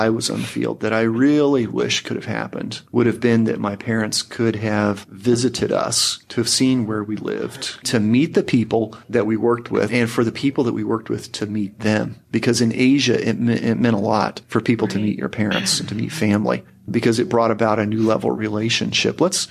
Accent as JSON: {"language": "English", "region": "Indiana", "country": "United States", "said": "I am from Indiana, just across the state line."}